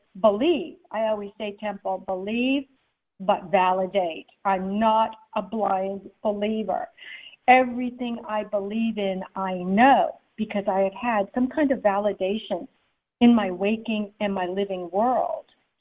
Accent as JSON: {"language": "English", "country": "Germany", "tie": "born or raised there", "said": "I grew up in Germany."}